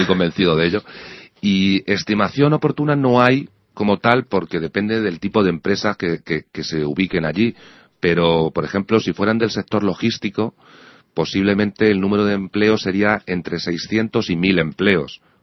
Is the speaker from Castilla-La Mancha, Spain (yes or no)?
yes; Ciudad Real, Castilla-La Mancha, Spain; Yo soy de Ciudad Real y me gusta ir a visitar a la familia